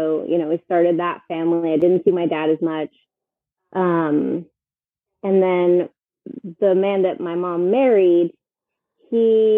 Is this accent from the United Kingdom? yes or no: no; Florida, United States; We don't have them in Georgia, but I grew up in Florida, so Taco Bell, 7-Eleven, get Slurpees